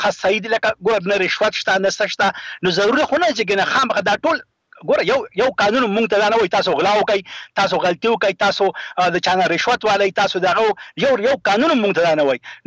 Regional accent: Afghanistan; زما افغانستان سره ډیره مینه لرم. زه خپل ملک بولم، زه به کی بی کی کی یم، خو زه افغان یم او زه پښتون یم.

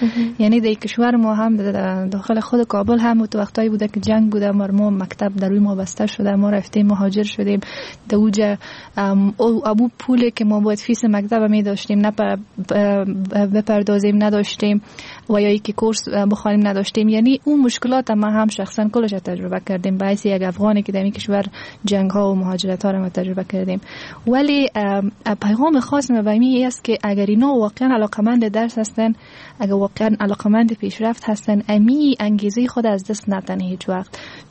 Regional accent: Afghanistan; چون هرچی نباشه ما افغان هستیم،

